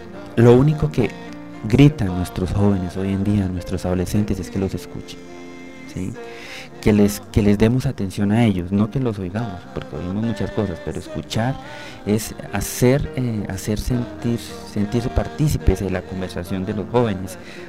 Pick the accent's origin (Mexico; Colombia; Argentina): Colombia; Dejé una buena huella allá como colombiano, porque cada vez que yo hacía una actividad en Brasil con toda esta juventud me sentía un verdadero colombiano, pero ante todo un verdadero cristiano